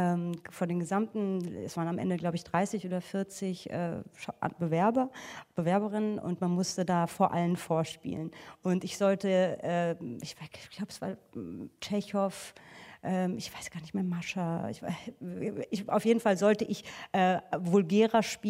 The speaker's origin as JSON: {"language": "German", "town": "Frankfurt", "region": "Hesse", "country": "Germany", "said": "ich komme eigentlich aus Frankfurt"}